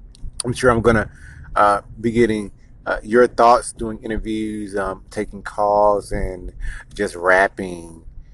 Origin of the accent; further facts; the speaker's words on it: Waco, Texas, United States; Born and raised in Waco, Texas.